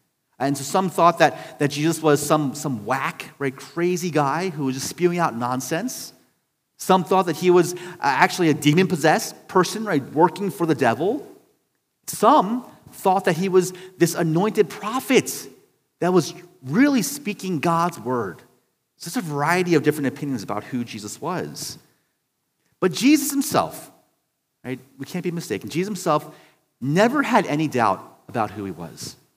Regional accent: Baltimore, Maryland, United States; I'm a transplant from Baltimore, so it's not really my team

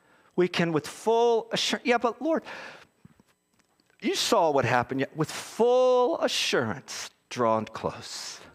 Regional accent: Philadelphia, Pennsylvania, United States; I'm from Philly. We tend to overstate things.

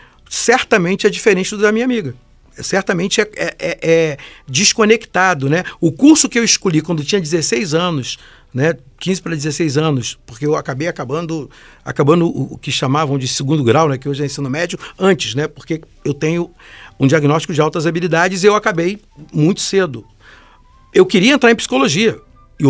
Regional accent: Caxias, Brazil; Eu sou um homem negro, eu nasci em Caxias, vivo em Caxias até hoje

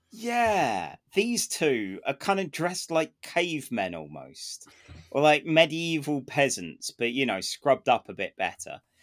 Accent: England, United Kingdom; mate, I'm English and I wouldn't.

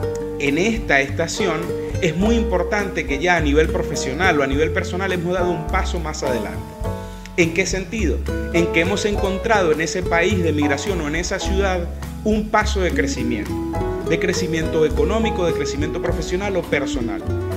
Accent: Venezuela; moved away; La migración, al menos para mí, que soy de Venezuela, ha sido en los últimos años un tema de mucha controversia, porque hemos salido muchísimos por diversas razones

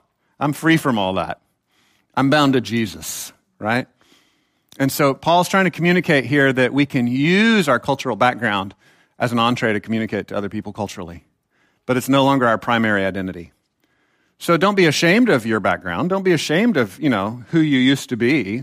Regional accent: Texas, United States; For those of you that don't know, I actually am a Texan.

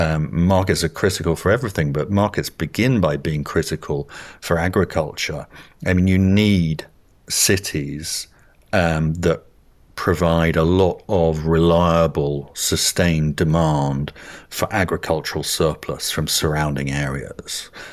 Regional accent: United Kingdom; So obviously I'm British

